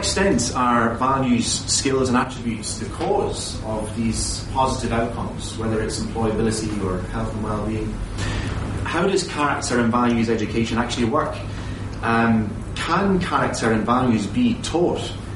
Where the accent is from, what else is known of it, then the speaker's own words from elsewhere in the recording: Waterford, Munster, Ireland; I'm from a little place called Waterford. It's on the southeast coast of Ireland.